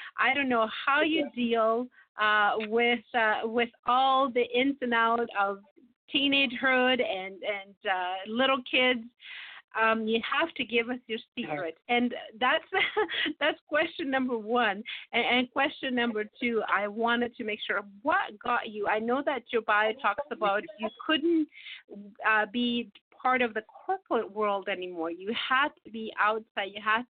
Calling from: Toronto, Ontario, Canada; I am calling you from Toronto, Canada.

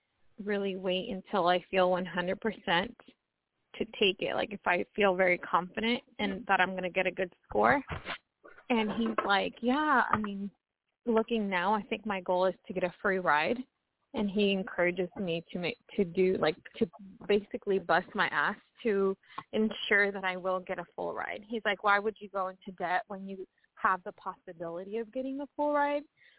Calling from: Washington, United States

